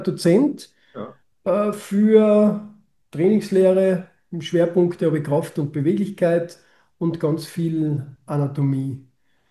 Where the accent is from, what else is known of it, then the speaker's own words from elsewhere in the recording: Saalbach-Hinterglemm, Salzburg, Austria; bin da mit 14 Jahren von zu Hause weg, also ich komme ursprünglich aus Saalbach-Hinterglemm, aus einem Skimassentourismusdorf.